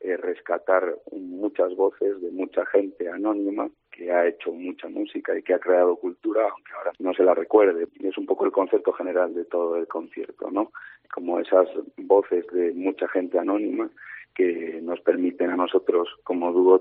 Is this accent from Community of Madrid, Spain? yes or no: no; Astorga, Castile and León, Spain; Bueno, pues los dos somos de León, tenemos los dos 26 años ahora. Yo soy de Astorga